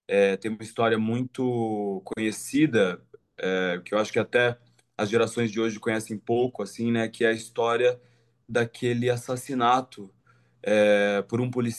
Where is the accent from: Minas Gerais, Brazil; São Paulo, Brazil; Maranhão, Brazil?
São Paulo, Brazil; Diadema; also born or lived in São Bernardo do Campo; Eu, como São Bernardense, eu nasci em São Bernardo do Campo e cresci a maior parte da minha infância, eu passei em Diadema.